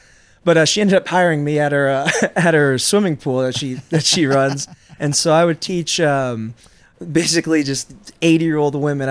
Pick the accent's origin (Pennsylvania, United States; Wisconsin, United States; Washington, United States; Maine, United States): Washington, United States; Seattle; Originally Seattle, Washington.